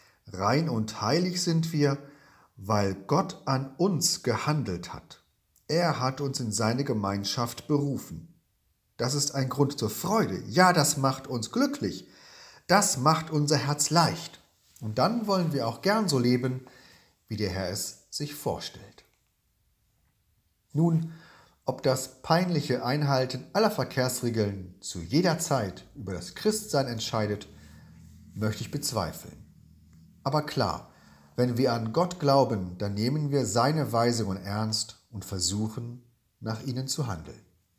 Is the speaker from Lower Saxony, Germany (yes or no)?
yes; Sachsenhagen, Lower Saxony, Germany; aus Sachsenhagen. Als Jugendlicher bin ich in meiner Heimatstadt mit dem Fahrrad einmal über eine Fußgängerampel gesaust